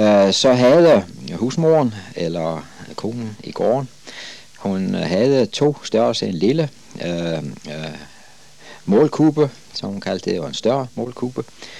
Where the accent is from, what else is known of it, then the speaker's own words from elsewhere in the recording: Capital Region of Denmark, Denmark; Jeg har set udformningen hjemme på Bornholm, hvor jeg selv stammer fra